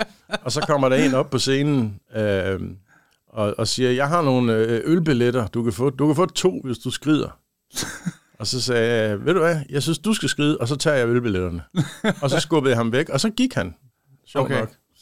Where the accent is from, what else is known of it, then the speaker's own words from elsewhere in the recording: Jutland, Denmark; now in Copenhagen, Denmark; fordi jeg var næsten lige flyttet fra Jylland, så jeg talte meget jysk.